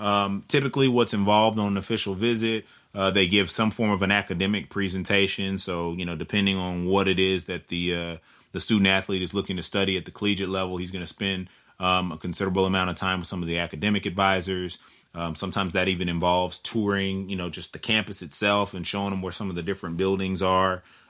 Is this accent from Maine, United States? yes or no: no; Austin, Texas, United States; I grew up in Austin, so it was a very short drive for me down to UT.